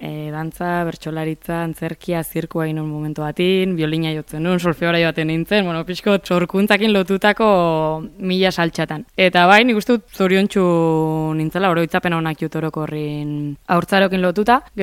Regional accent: Hendaye, Nouvelle-Aquitaine, France; now in Lesaka, Spain; ni Hendaian jaio nintzen. Eta urtzaroaren parte handi bat Hendaian pasatu dut, bereziki ikasketei lotuta eta astean zehar. Ni aldi berin asteburutan beti etortzen ginen Lesakara, eta gerora azkenin Lesakan bizitzen bukatu dut. Orduan sentitzen naiz erdi Hendaiarra, erdi Lesakarra naiz

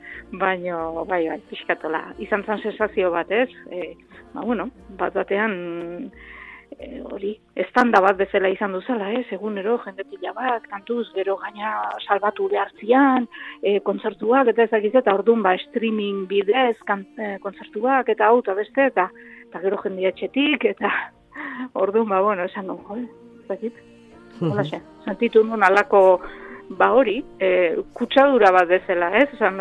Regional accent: Hernani, Basque Country, Spain; born there; now in Orio, Spain; Berez Orion bizi naiz, baina bai. Bertan nire sorterria edo Hernani

